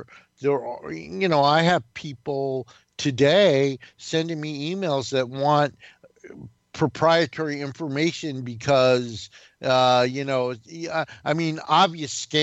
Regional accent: New Jersey, United States; And I'm also from New Jersey, whose state motto is "We shall not be scammed."

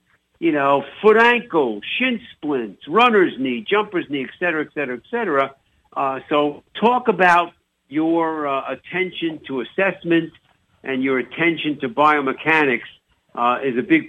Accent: New York, United States; accent: New York; We gotta mix the accents between my New York accent and your Jamaican and Canadian.

